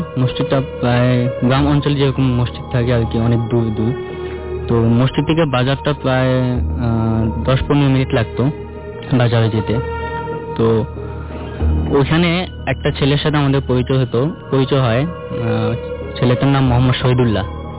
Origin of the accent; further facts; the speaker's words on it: Narayanganj, Dhaka Division, Bangladesh; জি, আমি নারায়ণগঞ্জ ফতুল্লা থেকে আসছি।